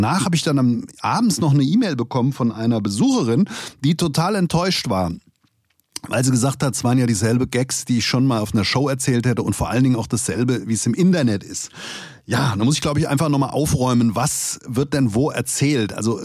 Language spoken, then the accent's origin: German; Langen, Hesse, Germany; nicht über meine Jugend in Langen erzählen